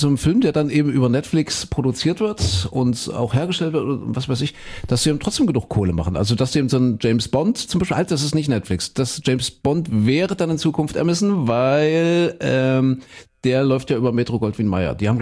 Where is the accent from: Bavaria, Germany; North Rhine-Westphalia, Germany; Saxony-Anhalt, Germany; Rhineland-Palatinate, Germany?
Saxony-Anhalt, Germany; Kuckhöten; ich komme ja aus Kuckhöten in Sachsen-Anhalt und wir hatten eine Kinobar.